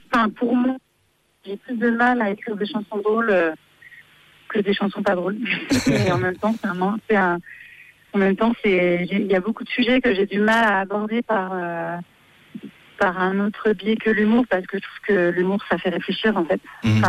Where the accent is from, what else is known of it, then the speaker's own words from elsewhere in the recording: Paris, Île-de-France, France; also born or lived in Lyon; Non, c'est des Parisiens. En fait, parce que moi, je suis parisienne, même si je suis lyonnaise aussi.